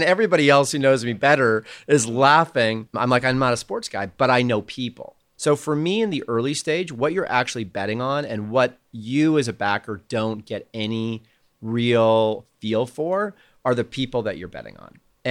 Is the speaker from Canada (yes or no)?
yes; Canada; so as a Canadian, my dad is Welsh. And so we would get lucky to go over to Europe.